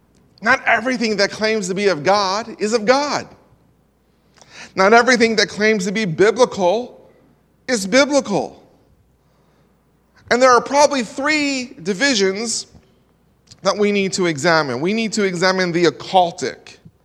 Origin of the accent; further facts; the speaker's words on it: East Coast, United States; I come from the East Coast.